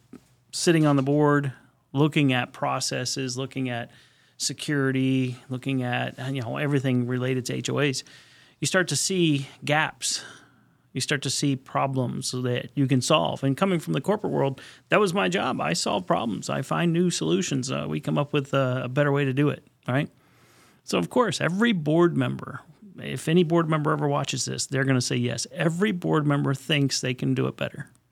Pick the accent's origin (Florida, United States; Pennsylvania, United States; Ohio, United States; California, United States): Florida, United States; Miami; But I grew up in Florida, Miami, big time water sports, every water sport known to man I did. So it was great growing up that way.